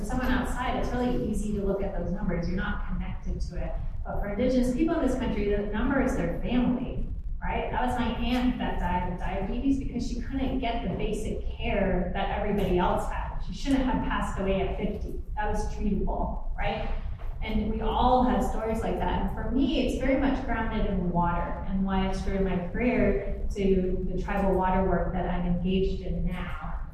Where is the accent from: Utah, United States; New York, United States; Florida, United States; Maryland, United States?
Utah, United States; Montezuma Creek; also born or lived in Tuba City; I was born on the Navajo Reservation on the Utah portion in Montezuma Creek, and had my younger years on the res. We lived in Tuba City, we lived in Rindo Rock because my father, who's Dene, my mom, Shana, is Delagana, so European descent on my mother's side.